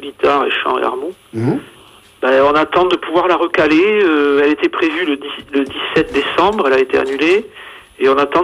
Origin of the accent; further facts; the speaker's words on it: Castelsarrasin, Occitanie, France; accent: mix of Castelsarrasin and Bordeaux accent; now in Bordeaux, France; Alors c'est pas tout à fait l'accent bordelais que j'ai, c'est un mix entre l'accent de Castelsarrasin et l'accent bordelais, parce qu'en fait je suis de Castelsarrasin.